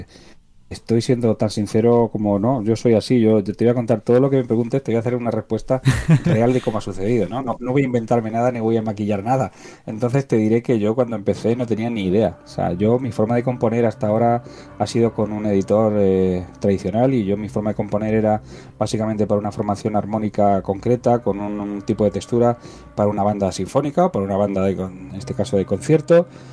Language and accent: Spanish; Cúllar, Andalusia, Spain; allí en Granada, en Benamaurel, en una población cercana a Cúllar, a mi pueblo.